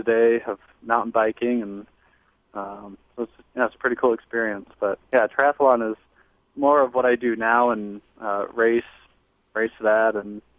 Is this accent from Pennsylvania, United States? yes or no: no; Berrien Springs, Michigan, United States; Well, I grew up in Berrien Springs, Michigan. It's in the southwest corner, about 15 minutes from the lakes. It's pretty nice area. We're kind of in the fruit belt area